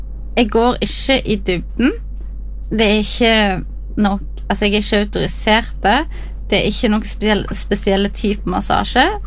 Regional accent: Stavanger, Rogaland, Norway; Jeg kommer fra Stavanger.

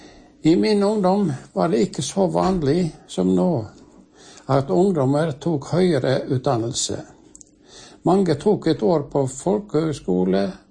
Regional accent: Hafslo, Vestland, Norway; Jeg er fra Indre Hafslo

